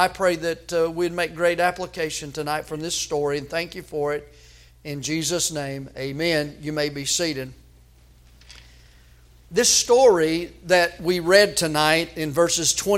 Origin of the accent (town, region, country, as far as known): United States